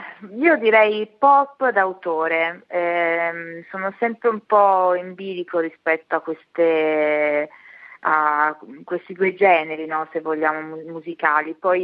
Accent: Bellaria, Emilia-Romagna, Italy; also born or lived in Rimini; now in Rome, Italy; Precisamente sono di Bellaria, ci tengo a specificarlo perché sennò poi insomma

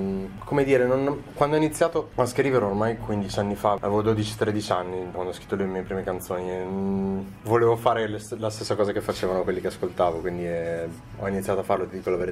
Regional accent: Ravenna, Emilia-Romagna, Italy; Io comunque sono di Ravenna

